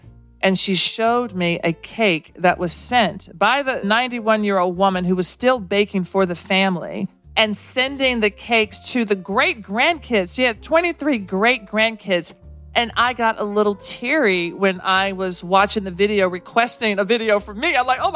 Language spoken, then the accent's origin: English; the South, United States; now in New York City, United States; It was the least I could do as a Southerner in New York City.